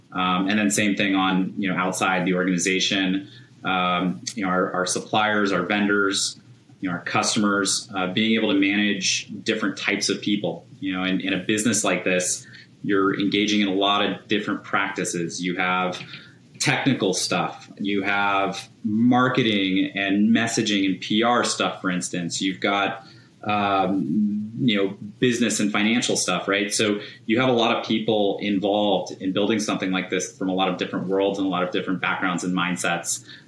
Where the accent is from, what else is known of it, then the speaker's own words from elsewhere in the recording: United States; I don't feel like there's really been a point where just because we're American, we've been shut out of anything.